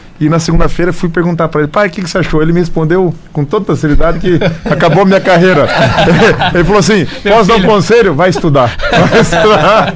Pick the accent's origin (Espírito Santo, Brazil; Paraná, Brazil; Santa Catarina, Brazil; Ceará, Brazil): Paraná, Brazil; Maringá; born there; now in Pato Branco, Brazil; por que eu nasci em Maringá, por que eu vim pra Pato Branco?